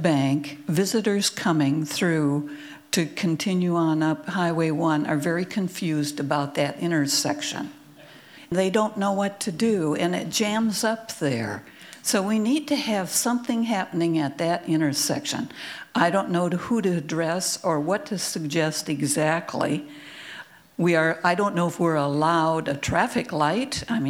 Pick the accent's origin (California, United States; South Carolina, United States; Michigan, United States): California, United States; Point Reyes Station; I'm from Point Reyes Station.